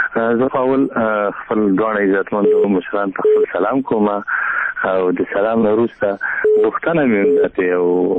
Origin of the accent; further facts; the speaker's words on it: Afghanistan; موږ تاسو افغانان یو، زمون په ولایت کې افغانۍ چلیږي نه چلیږي، کلدارې چلیږي.